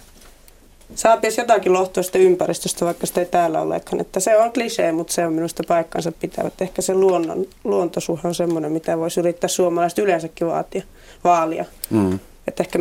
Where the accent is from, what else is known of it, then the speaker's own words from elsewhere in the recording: Enontekiö, Lapland, Finland; minä olen siis Länsi-Lapista enontekijöiltä